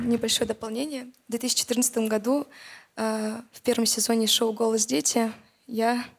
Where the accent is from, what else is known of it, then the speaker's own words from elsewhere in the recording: Moscow, Russia; Я родилась и живу в Москве, но родом я с Ингушетии.